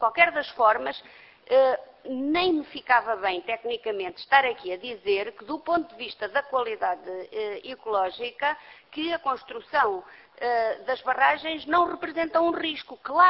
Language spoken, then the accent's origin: Portuguese; Portugal; nós todos somos do Portugal